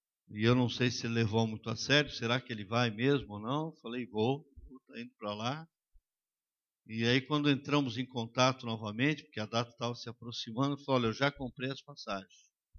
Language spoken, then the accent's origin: Portuguese; São Paulo, Brazil; Nós somos lá do Brasil, de São Paulo.